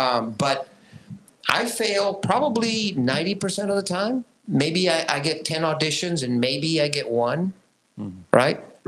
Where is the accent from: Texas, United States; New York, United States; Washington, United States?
Texas, United States; Elsa; I'm from Elsa. Yeah. I lived a fucked up life to begin with as a migrant farm worker